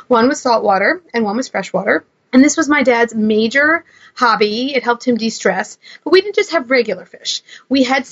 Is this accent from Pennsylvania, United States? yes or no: no; New York City, New York, United States; And I grew up in New York City, so people in New York City are a little strange about pet rats.